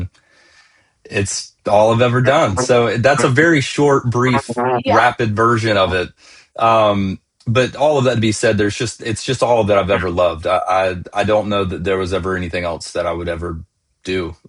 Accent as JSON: {"language": "English", "town": "Gainesville", "region": "Georgia", "country": "United States", "tie": "born or raised there", "lives_now": "Nashville, United States", "said": "I'm coming from Nashville, Tennessee. I was born and raised in Gainesville, Georgia, like an hour north of Atlanta. But I've lived in Nashville for, about 12 years now."}